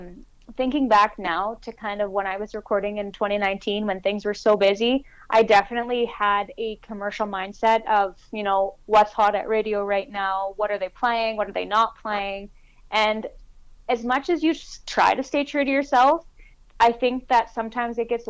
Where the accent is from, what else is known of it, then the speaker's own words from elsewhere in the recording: Elkhorn, Manitoba, Canada; now I grew up in Elkhorn, so Elkhorn is about 15 minutes from the Saskatchewan border, so the town was divided between Riders fans and Bomber fans galore.